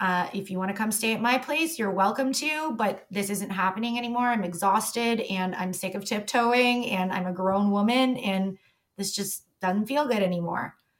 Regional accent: Toronto, Ontario, Canada; Like, you're a 416er, because I grew up in Toronto.

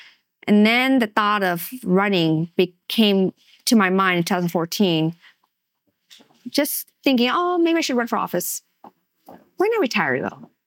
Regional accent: San Bernardino, California, United States; English is a second language; also born or lived in San Diego; And I was born in San Diego in 1982. And a family friend of ours said, you need to get out of this really bad part of San Diego and move to San Bernardino. We didn't speak English

